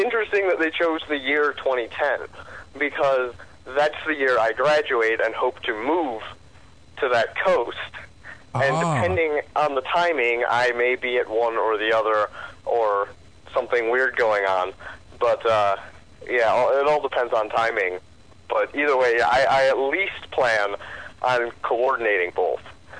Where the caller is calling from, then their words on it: Lakewood, Ohio, United States; I am just west of Cleveland, Ohio, in Lakewood, Ohio, which is actually the most densely populated city between New York and Chicago.